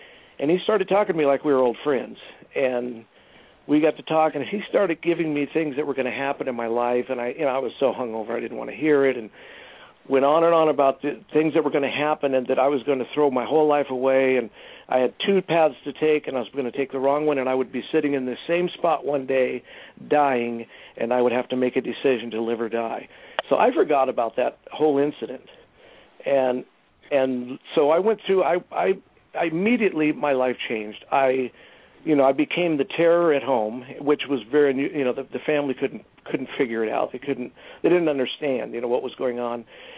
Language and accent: English; California, United States; okay, I grew up in Southern California